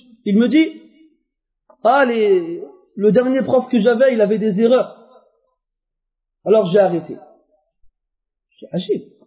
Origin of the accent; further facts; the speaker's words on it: France; Vous savez, nous tous ici, quelle que soit la couleur de notre peau ou bien notre origine, on est des Français.